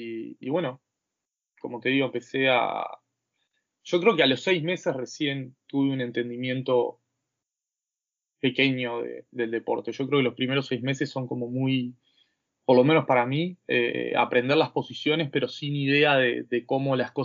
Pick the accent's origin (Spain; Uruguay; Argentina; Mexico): Uruguay; Jugaba al fútbol como cualquier uruguayo común y corriente.